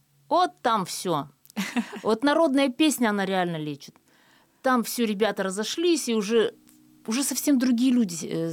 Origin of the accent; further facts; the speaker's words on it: Yamalo-Nenets Autonomous Okrug, Russia; я с Ямала, и что я северная певица, и я одеваюсь соответствующе, и костюмы у меня все тоже наши ямальские.